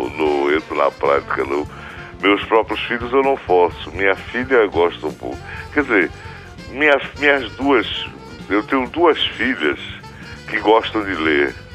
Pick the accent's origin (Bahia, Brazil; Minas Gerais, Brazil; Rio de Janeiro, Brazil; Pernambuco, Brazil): Bahia, Brazil; passei a adolescência, que são bem anos também formativos da vida na Bahia, como baiano, porque eu era nascido na Bahia, embora eu considerasse sergipano, mas eu nasci fisicamente na Bahia. E durante muito tempo me achei sergipano deslocado, emigrado.